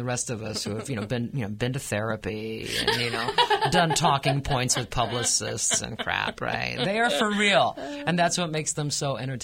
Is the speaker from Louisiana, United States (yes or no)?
no; Iowa, United States; People have asked me why my home state of Iowa, right, has been ahead of the curve on gay marriage.